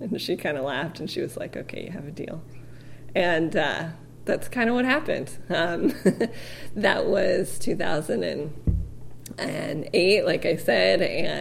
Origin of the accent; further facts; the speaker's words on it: California, United States; I'm from California. I grew up there with my family, and until I went away to college, I went to Stanford first, and then I moved back home and started teaching art and English